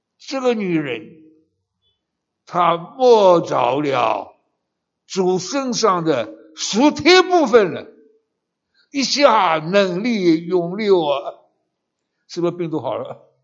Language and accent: Chinese; Taiwan; 中国和我们台湾人最可怕的战争是金门炮战，你们知道吧？